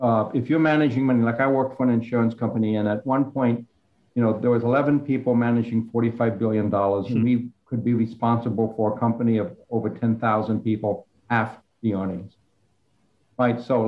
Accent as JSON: {"language": "English", "region": "Washington, D.C. area", "country": "United States", "tie": "born or raised there", "said": "I grew up outside of Washington, D.C."}